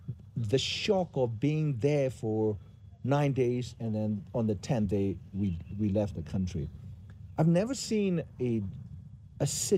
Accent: Myanmar; I came from Burma, or Myanmar, if you want to call it, where we, the Buddhist majority

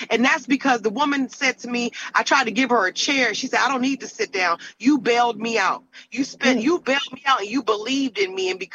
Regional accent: Washington, District of Columbia, United States; I actually went to my hometown. I'm a DC native. I was born in Washington, DC.

